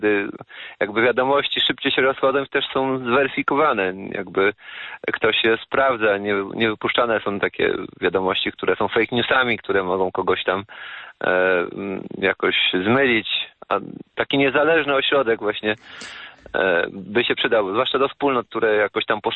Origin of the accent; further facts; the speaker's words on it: Masovian Voivodeship, Poland; spod Warszawy.